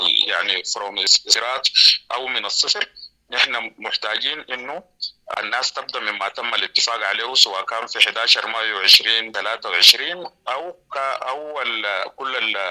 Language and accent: Arabic; Sudan; نحن سودانيين